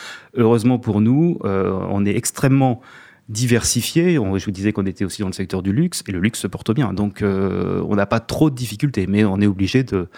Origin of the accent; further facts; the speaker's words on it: Calais, Hauts-de-France, France; born there; Je suis né à Calais.